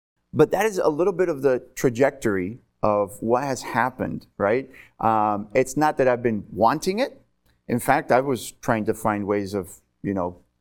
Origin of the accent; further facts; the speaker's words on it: Spain; my parents were missionaries in Spain for many, many years. And I grew up in Spain, right? So I've actually got dual citizenship.